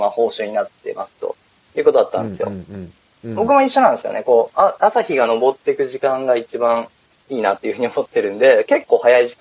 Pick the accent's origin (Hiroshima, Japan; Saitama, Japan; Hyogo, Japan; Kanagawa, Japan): Hiroshima, Japan; 付き合ってないですけど、一緒の広島出身ですけどね